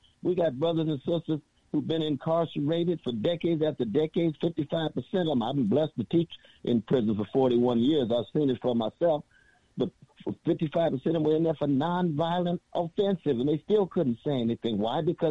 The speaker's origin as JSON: {"language": "English", "town": "Sacramento", "region": "California", "country": "United States", "tie": "born or raised there", "said": "They talking about brothers and sisters I grew up with on the Chaco side of Sacramento, coming out of Shiloh Baptist Church."}